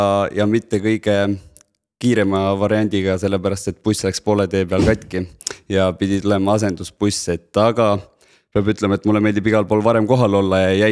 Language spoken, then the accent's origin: Estonian; Rakvere, Lääne-Viru County, Estonia; moved away as an adult; now in Tallinn, Estonia; Olen pärit Rakverest ja peale gümnaasiumi tulin Tallinna ja lõpetasin kehakultuuri.